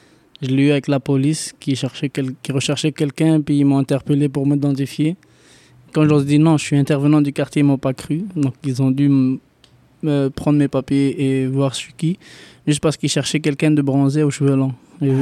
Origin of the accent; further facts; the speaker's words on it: Quebec, Canada; j'ai 22 ans, je suis intervenant au Forum Jeunesse de Saint-Michel. Je suis d'origine d'Algérie. Mais j'ai grandi ici au Québec depuis tout jeune.